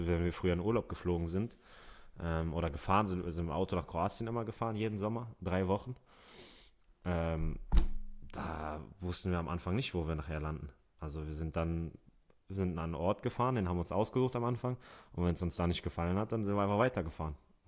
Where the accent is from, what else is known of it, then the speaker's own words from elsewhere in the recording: Hamburg, Germany; Ich sehe mich auf jeden Fall in meiner Heimatstadt Hamburg.